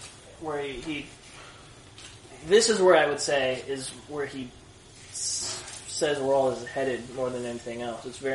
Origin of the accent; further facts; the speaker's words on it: Ireland; accent: Irish; My Irish accent often sort of fades back into English.